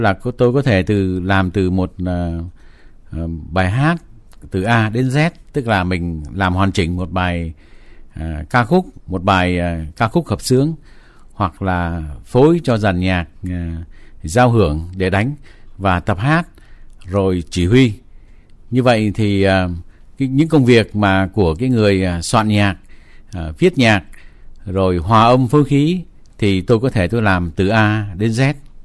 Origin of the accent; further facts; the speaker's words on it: Nha Trang, Khanh Hoa, Vietnam; born there; also born or lived in Ho Chi Minh City; quê quán của tôi là tôi sinh ở Nha Trang